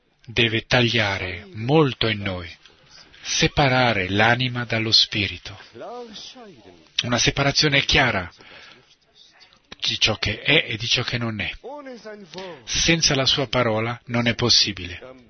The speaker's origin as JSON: {"language": "Italian", "country": "Philippines", "tie": "born or raised there", "said": "Quando ero piccolo, in Filippine, c'è stata un'eclisse solare."}